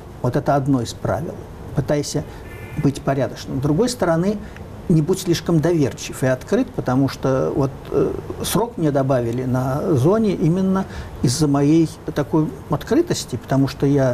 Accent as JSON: {"language": "Russian", "region": "Moscow", "country": "Russia", "said": "Значит, я был москвич, но не коммунист."}